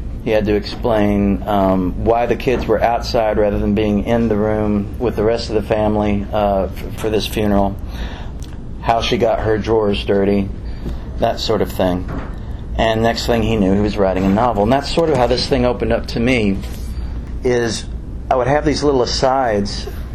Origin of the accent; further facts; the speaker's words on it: Louisville, Kentucky, United States; Where I grew up in Louisville, this would be in the 80s